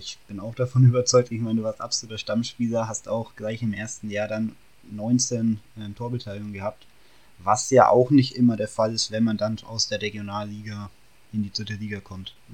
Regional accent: Nuremberg, Bavaria, Germany; Wir sind ja aus Nürnberg

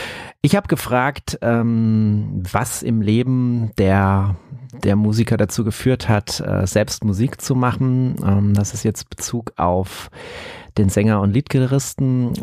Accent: Saarbrücken, Saarland, Germany; born there; aus Saarbrücken. Ihr habt richtig gehört, wie einige vielleicht wissen, meiner Geburtsstadt.

